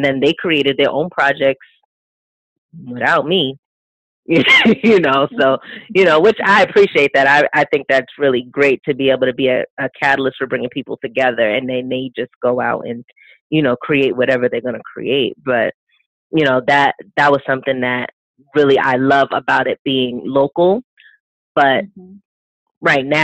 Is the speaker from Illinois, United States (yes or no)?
no; New York, United States; originally it did start off as a more local club in New York, because I'm from New York.